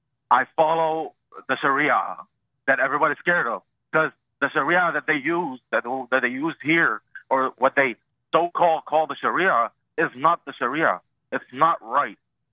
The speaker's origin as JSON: {"language": "English", "country": "United States", "said": "I'm an American. My jihad at war is defending the United States and its people, because this is my land and this is my people."}